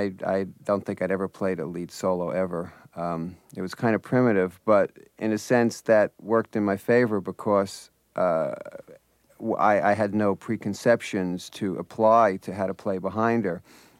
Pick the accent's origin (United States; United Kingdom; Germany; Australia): United States; New Jersey; we came from somewhat the same area. She was from South Jersey, and I was from Central Jersey, and I spent a lot of summers outside Philly